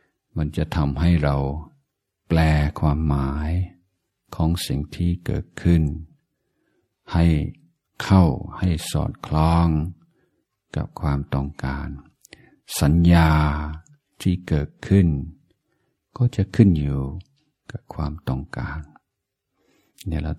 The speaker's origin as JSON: {"language": "Thai", "region": "Isan", "country": "Thailand", "said": "ผมเป็นคนอีสาน"}